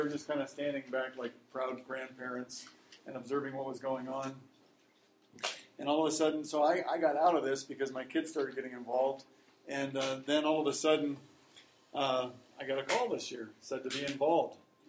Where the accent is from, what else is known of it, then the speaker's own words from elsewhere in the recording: Lincoln, Nebraska, United States; I'm from Lincoln, Nebraska, and I got involved with this camp a number of years ago.